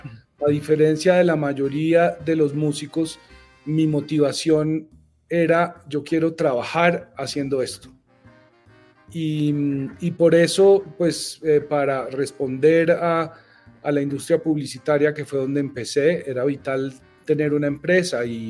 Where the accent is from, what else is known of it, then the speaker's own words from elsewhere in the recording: Bogotá, Colombia; yo soy un bogotano aquí de las montañas y del frío